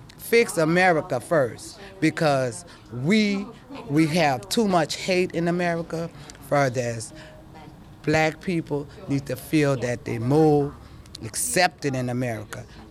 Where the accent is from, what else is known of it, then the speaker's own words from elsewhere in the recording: New Orleans, Louisiana, United States; I'm from New Orleans. I've been living out here in Berkeley, California.